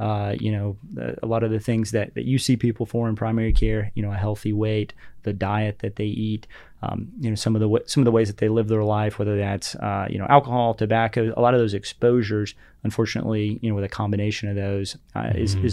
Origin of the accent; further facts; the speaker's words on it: Kentucky, United States; Yeah, so I grew up in Western Kentucky, and my first exposure to medicine, I shadowed the family practitioner in my town.